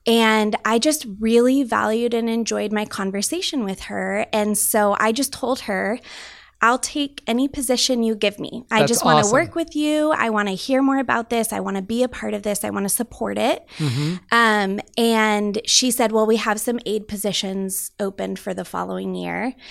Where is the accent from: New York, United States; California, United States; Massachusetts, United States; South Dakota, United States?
California, United States; San Diego; So I'm originally from San Diego. I was raised here